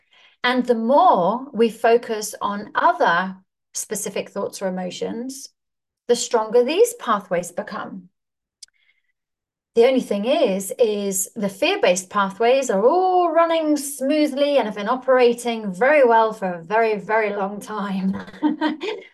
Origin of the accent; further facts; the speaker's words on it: Zimbabwe; also born or lived in Johannesburg; growing up in Zimbabwe and then Johannesburg, and growing up in a house affected deeply by alcohol and mental health issues.